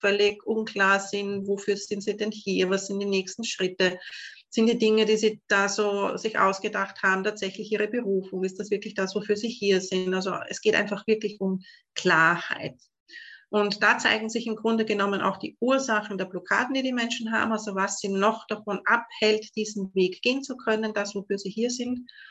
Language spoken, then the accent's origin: German; Vienna, Austria; Für alle, die mich nicht kennen, wie man hört, komme ich aus Österreich, ich komme aus Wien.